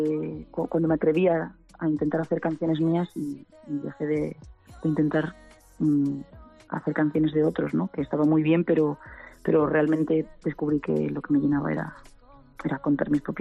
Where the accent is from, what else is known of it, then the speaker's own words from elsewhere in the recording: Galicia, Spain; yo soy gallega y estaba en un bar de Pontevedra.